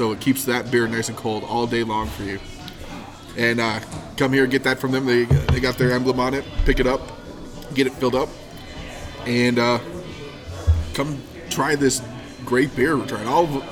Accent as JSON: {"language": "English", "country": "Ireland", "said": "And me being Irish."}